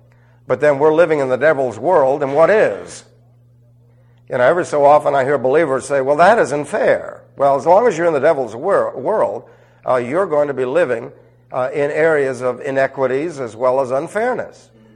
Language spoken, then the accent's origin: English; Queens, New York, United States; The Bronx, Brooklyn, Queens, Manhattan, and Staten Island. I'm from Queens.